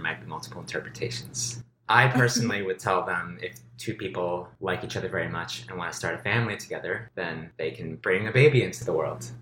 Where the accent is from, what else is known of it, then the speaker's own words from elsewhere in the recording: Palo Alto, California, United States; Yeah, Palo Alto.